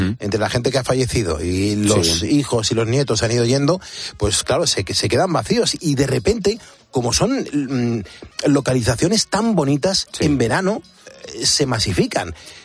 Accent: Madrid, Community of Madrid, Spain; tú eres de Alicante, yo soy de Madrid.

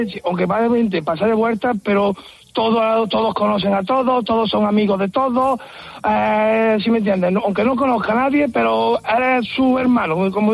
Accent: Córdoba, Andalusia, Spain; Somos de Córdoba, ¿no?

